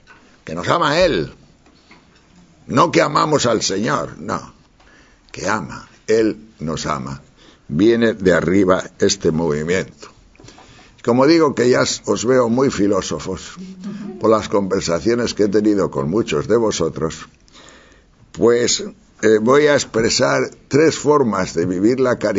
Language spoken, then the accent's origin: Spanish; Tejerina, Castile and León, Spain; Yo recuerdo mis años de niño en mi pueblo de Tejerina